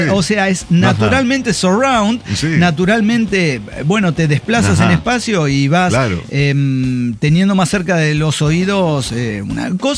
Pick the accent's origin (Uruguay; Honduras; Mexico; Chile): Chile; now in Argentina; No soy venezolana, soy chilena, po.